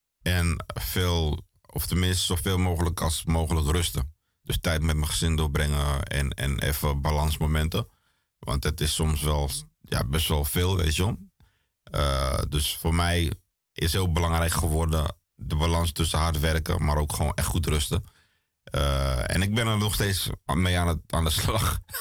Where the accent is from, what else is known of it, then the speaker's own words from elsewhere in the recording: Amsterdam, North Holland, Netherlands; En verder ben ik gewoon geboren en getogen in Amsterdam-West, Slotermeer.